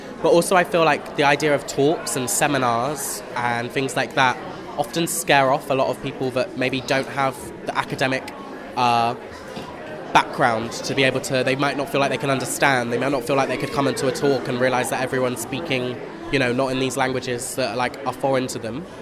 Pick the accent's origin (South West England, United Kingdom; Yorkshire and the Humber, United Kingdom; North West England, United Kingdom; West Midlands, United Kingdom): South West England, United Kingdom; Bristol; it's been really special to be able to do a talk in Bristol because so much of my roots is here. I grew up in Hillfields on the council estate. Went to Down End School